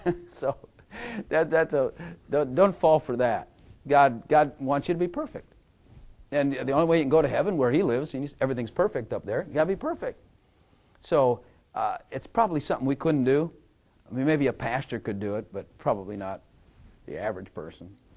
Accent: the South, United States; You know, we're from the South. And we still believe in Jesus

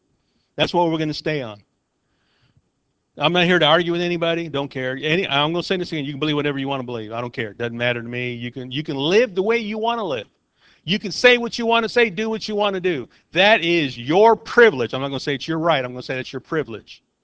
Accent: Gary, Indiana, United States; Gary, Indiana, I grew up in Gary, Indiana, and we made people from Chicago nervous.

